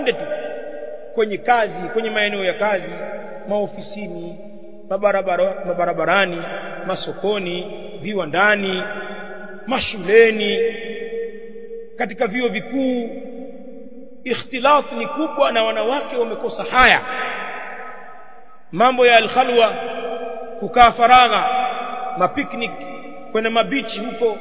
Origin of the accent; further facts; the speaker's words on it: Tanzania; Kule kwetu Tanzania yasemwa hayo. Sijui huku labda mna ustaarabu kidogo huku kwenu.